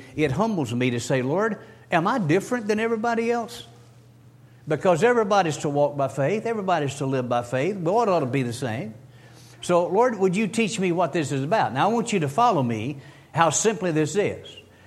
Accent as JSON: {"language": "English", "region": "Kentucky", "country": "United States", "said": "Now, I'm from Kentucky, and I tell folks, let me tell you the Kentucky definition."}